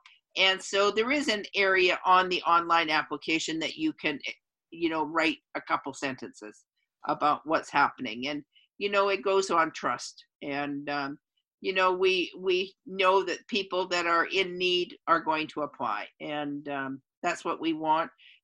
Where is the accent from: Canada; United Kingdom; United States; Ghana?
Canada; Delta, British Columbia; So I'm from Delta, and I'm the chair of Kids Sport Delta.